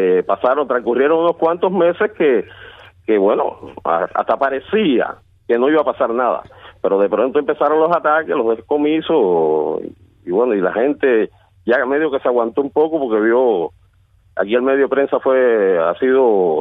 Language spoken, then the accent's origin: Spanish; Cuba